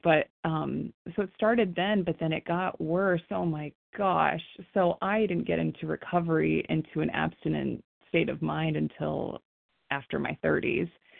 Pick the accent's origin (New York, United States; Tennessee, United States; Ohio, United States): Ohio, United States; Akron; I'm from Akron, Ohio.